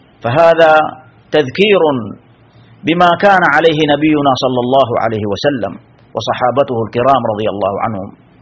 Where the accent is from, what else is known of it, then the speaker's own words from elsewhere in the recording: Saudi Arabia; نحن ولله الحمد والمنة نعيش في بلادنا المملكة العربية السعودية